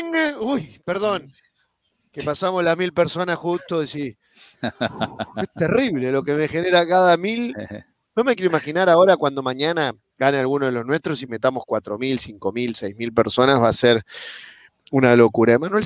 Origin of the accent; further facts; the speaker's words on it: Argentina; Porque soy argentino, tengo un ego.